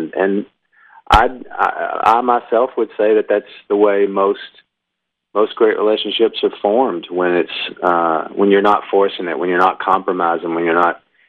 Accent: Alabama, United States; I'm from Alabama, Joy's from California, but she lives in Nashville

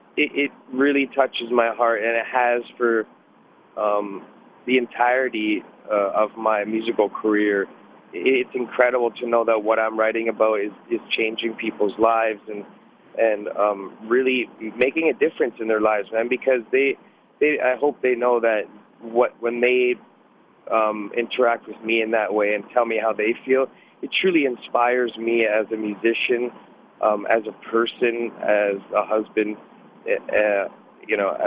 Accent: Toronto, Ontario, Canada; We're heading down to my hometown, Toronto.

